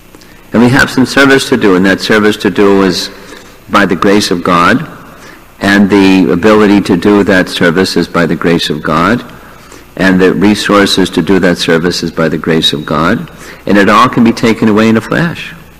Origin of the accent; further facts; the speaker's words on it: East Coast, United States; I grew up on the East Coast, so I didn't know the stories that happened so much on the West Coast